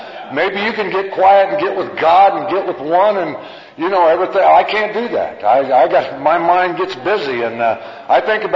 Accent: Illinois, United States; And I grew up in Illinois into a great family.

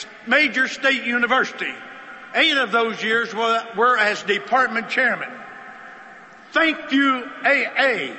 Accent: Tennessee, United States; When I came in, I'm a hillbilly from East Tennessee.

